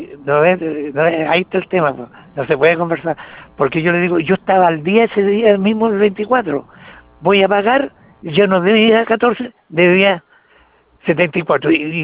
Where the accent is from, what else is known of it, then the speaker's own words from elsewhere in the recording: Angol, Araucanía, Chile; Yo soy de Angol.